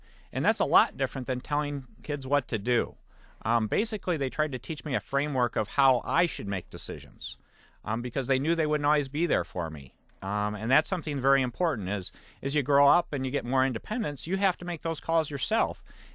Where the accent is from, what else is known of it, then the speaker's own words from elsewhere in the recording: Battle Creek, Michigan, United States; Actually, the first stock I bought, and you can guess it, I'm from Battle Creek, so I bought Kellogg's.